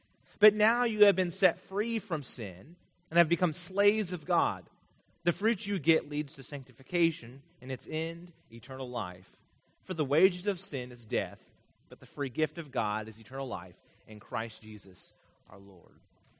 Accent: Vermont, United States; I'm from Vermont. I lived there at least most of my life growing up.

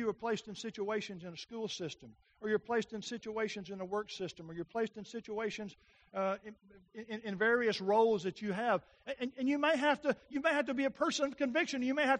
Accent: Ball Knob, United States; Because remember, I was from Ball Knob. I didn't get to see much.

